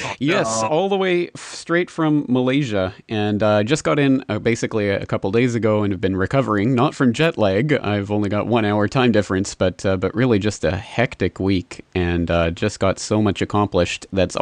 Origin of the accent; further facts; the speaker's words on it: Canada; now in Japan; Not only do we not celebrate it in Japan at all, but me being Canadian, Thanksgiving comes in October, so it's long gone for us.